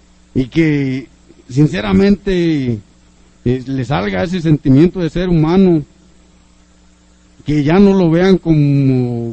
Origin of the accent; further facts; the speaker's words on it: Mexico; es algo que yo siento que tenemos derecho como mexicanos